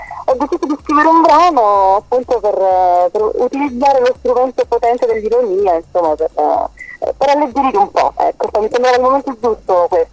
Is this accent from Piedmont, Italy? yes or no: no; Calabria, Italy; ieri sono stata in Calabria, nella mia terra